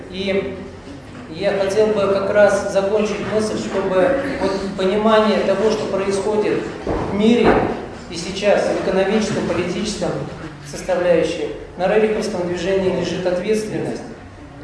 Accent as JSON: {"language": "Russian", "region": "Riga", "country": "Latvia", "said": "я из Риги."}